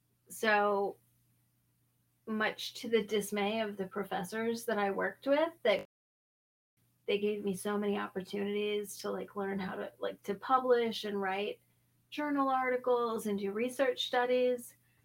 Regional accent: St. Louis, Missouri, United States; Like, growing up in St. Louis, like, that area.

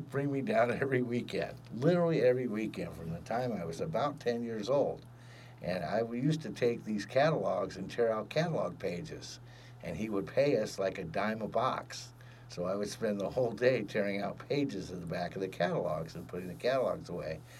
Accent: California, United States; So growing up in Orange County here

